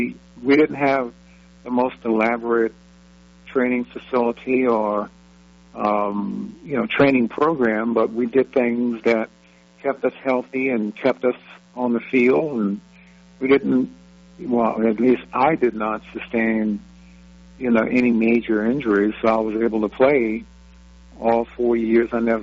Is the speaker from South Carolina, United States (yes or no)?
yes; South Carolina, United States; I was from South Carolina. The only games you got down in South Carolina back during the 60s, you get the Baltimore Colts.